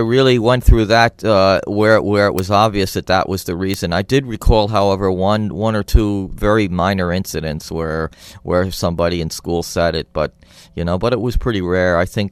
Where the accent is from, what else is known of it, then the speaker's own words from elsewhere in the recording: Middletown, New York, United States; We were the first one to actually have the ceremony there in my hometown, Middletown, New York.